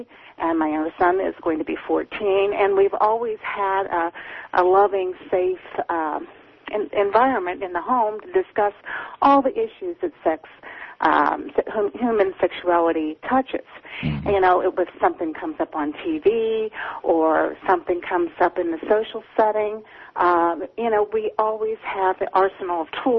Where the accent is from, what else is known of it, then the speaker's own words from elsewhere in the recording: Northeast, United States; I called because I wanted to say that I was from the Northeast